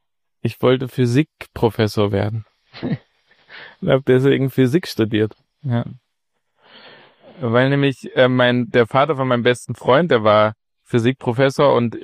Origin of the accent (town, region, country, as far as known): Berlin, Germany; born or raised there